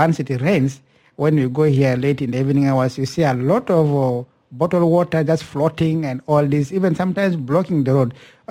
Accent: Morobo, Central Equatoria, South Sudan; I come from Morobo, I can be the mayor of Juba City Council?

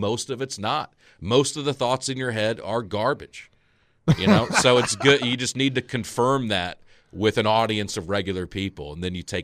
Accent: Montgomery, Alabama, United States; now in Nashville, United States; He lives in a trailer park like Opelika, Alabama, and I'm from Montgomery. So we were like not far from each other. And then we met here in Nashville.

